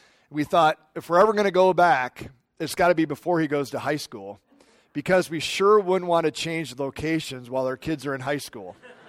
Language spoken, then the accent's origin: English; Midwest, United States; growing up in the Midwest and all of that, that when I got to Albania and I saw another side of life